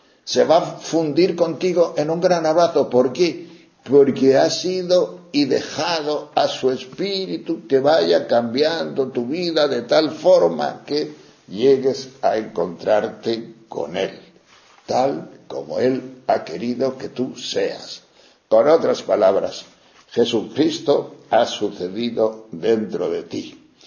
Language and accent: Spanish; Castile and León, Spain; haciendo allá por mi tierra, por los picos de Europa de León